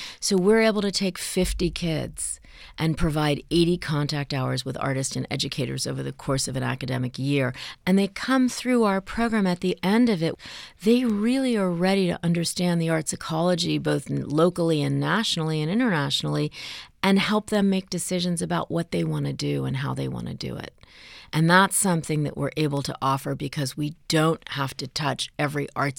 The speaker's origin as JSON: {"language": "English", "town": "New York City", "region": "New York", "country": "United States", "said": "I come from New York City, and there are so many museums on Museum Mile."}